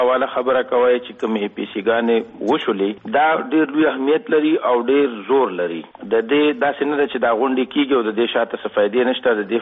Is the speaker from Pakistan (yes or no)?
yes; Pakistan; موږ پاکستانیان یو، د آرټیکل 1 لاندې موږ پاکستانیان یو